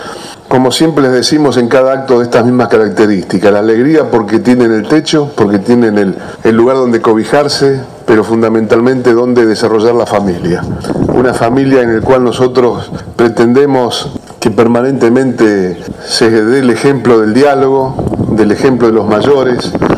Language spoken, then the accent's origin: Spanish; Santa Fe, Argentina